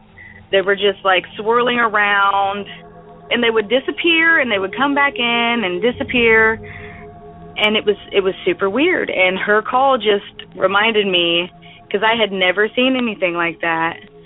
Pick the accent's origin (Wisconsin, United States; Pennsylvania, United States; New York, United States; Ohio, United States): Ohio, United States; Hi, Derek. … I'm from Ohio.